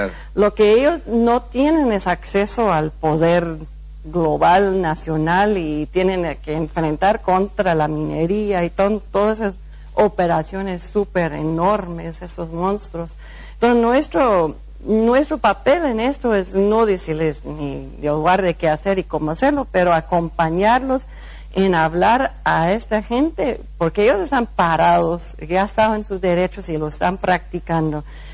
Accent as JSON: {"language": "Spanish", "country": "Canada", "said": "yo siento que el trabajo mío como canadiense es ir destapando los oídos canadienses"}